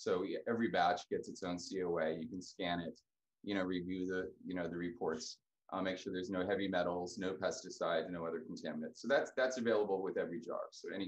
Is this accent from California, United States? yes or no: yes; California, United States; that's going to premiere in California. That's my home state.